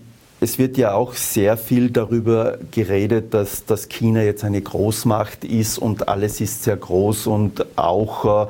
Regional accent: Tyrol, Austria; für uns natürlich als Tiroler ist es natürlich der schönste Platz der Welt.

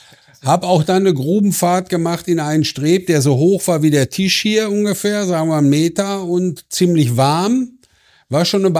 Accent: Hamm, North Rhine-Westphalia, Germany; Das ist ein Stadtteil von Hamm, in dem die Zeche steht, das ist Bockumhövel. Da wohne ich auch heute noch. Ja, und insofern bin ich schon ein Kind des Bergbaus, ein Kind des Ruhrgebietes.

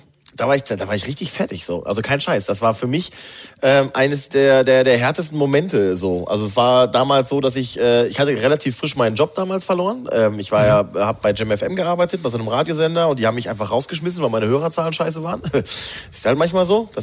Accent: Hamm, North Rhine-Westphalia, Germany; now in Mannheim, Germany; Also ich feiere dann ja in meiner Heimat in Hamm, und das sind halt 3 Stunden bis nach Mannheim.

